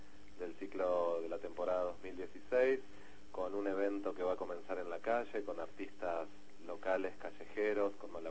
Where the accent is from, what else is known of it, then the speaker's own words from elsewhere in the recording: La Plata, Buenos Aires Province, Argentina; siendo platense, uh-huh, y trabajando en el Teatro Independiente de la ciudad también